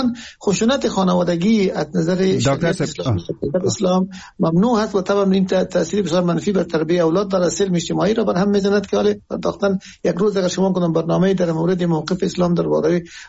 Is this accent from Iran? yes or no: no; Afghanistan; ما همه از افغانستان هستیم